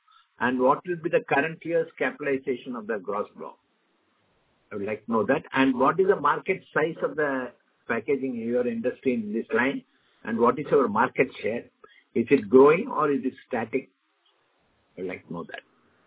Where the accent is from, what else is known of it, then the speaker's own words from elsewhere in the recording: Chennai, Tamil Nadu, India; I'm also from Chennai.